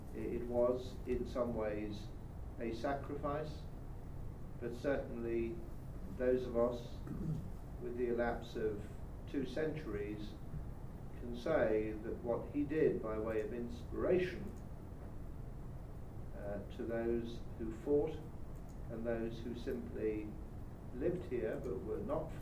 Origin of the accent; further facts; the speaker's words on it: Guernsey; Two of us, myself and Teresa, are born and brought up in Guernsey.